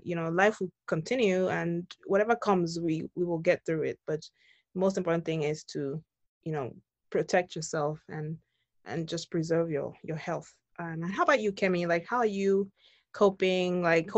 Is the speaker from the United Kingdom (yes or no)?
no; Nigeria; So growing up in Nigeria, you don't have that luxury of setting your mind to one thing